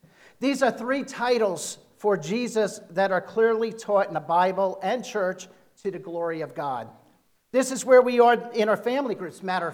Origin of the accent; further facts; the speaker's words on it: New Jersey, United States; accent: Jersey; sometimes I get talking quick, if I'm from Jersey, sometimes I'll get that Jersey talk coming in.